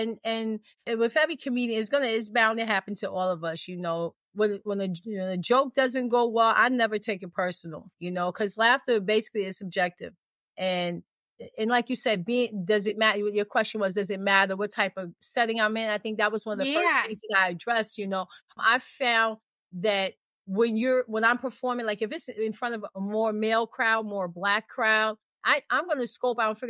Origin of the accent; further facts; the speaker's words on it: New York, United States; And just the fact that I'm from New York.